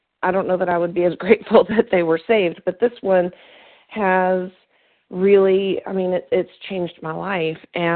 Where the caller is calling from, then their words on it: Kentucky, United States; I'm calling from Kentucky.